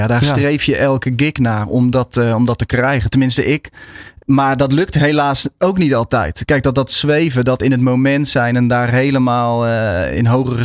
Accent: North Brabant, Netherlands; Want ik kom uit Brabant en daar kreeg je niet zomaar drumles.

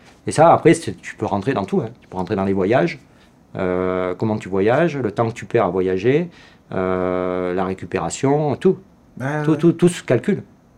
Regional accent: Manosque, Provence-Alpes-Côte d'Azur, France; also born or lived in United States; il est venu chez moi à Manosque en 84, il a mangé à la maison avec mes parents

